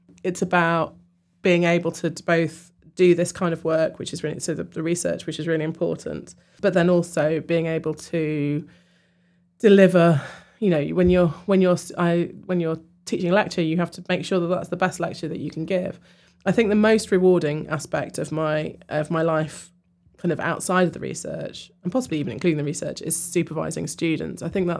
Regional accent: Inverness, Scotland, United Kingdom; born there; also born or lived in Bedfordshire / Liverpool / Cambridge; I was born in Inverness. We moved to Bedfordshire. Then my mother went and did her PhD at the University of Liverpool. So I lived there from the ages of 4 to 7. And then we moved to Cambridge.

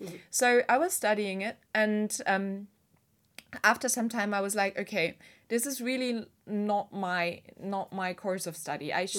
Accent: Mainz, Rhineland-Palatinate, Germany; And there was this one course in my hometown university in Mainz

